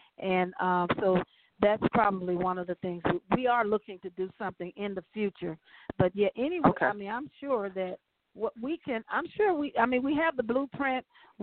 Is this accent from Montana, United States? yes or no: no; Louisiana, United States; And actually, that's my hometown, so that gives me another opportunity to go down to Louisiana and see the family and that kind of thing.